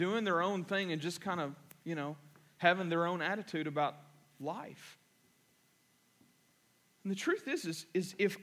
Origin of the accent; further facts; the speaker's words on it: Kentucky, United States; I'm from Kentucky. I don't know what the bushel was about.